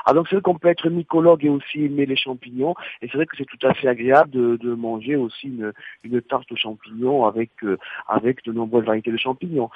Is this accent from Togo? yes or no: no; Montauban, Occitanie, France; born there; Je suis né à Montauban, donc c'est pour ça que je connais un petit peu le coin.